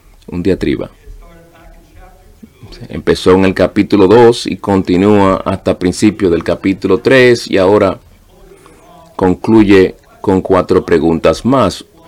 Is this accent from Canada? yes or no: yes; Canada; also born or lived in British Columbia; Yo soy canadiense. Yo viví en British Columbia del Norte. Mi padre trabajaba en minas y vivíamos en las partes del norte de Canadá por 3 años, en los 1960, y no teníamos televisión.